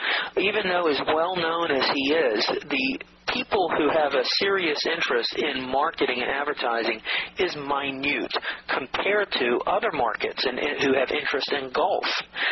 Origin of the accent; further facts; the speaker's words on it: Atlanta, Georgia, United States; Well, I grew up in Atlanta, Georgia. I went to nursery school and grade school and high school, and I went to college.